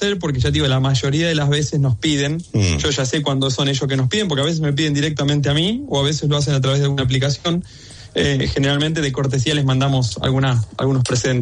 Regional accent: La Plata, Buenos Aires Province, Argentina; Yo soy del centro de La Plata. Viví toda la vida ahí en el centro, por City 38, por ahí, Plaza Olazábal.

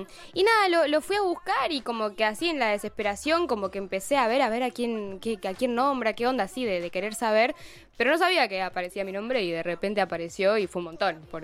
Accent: Mar del Plata, Buenos Aires Province, Argentina; Yo incluso vivía todavía en Mar del Plata. Yo soy de Mar del, viví unos 3 años en Capital y hace un año que estoy acá.

